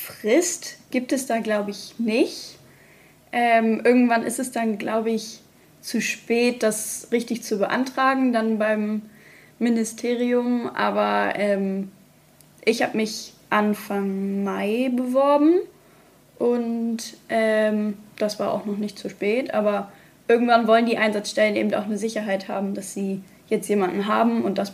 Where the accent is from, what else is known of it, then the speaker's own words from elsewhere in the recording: Wietzen, Lower Saxony, Germany; aus Wietzen. Das ist so ziemlich genau zwischen Bremen und Hannover. Ich bin 20 Jahre alt